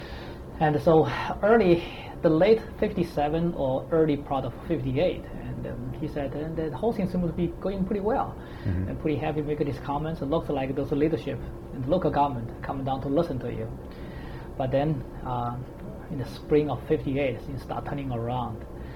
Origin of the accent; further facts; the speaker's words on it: Nanchang, Jiangxi, China; I try to see what is the earliest thing I remembered.